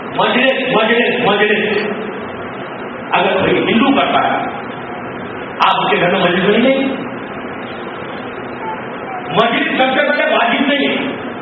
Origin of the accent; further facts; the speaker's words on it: Hyderabad, Telangana, India; मैं भी शहर हैदराबाद से आया